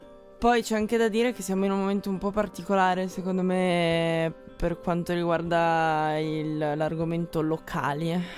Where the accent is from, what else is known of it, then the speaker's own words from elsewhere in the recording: Tuscany, Italy; born there; i genitori di mio papà erano a Torino e io sono nata in Toscana in realtà, sono nata.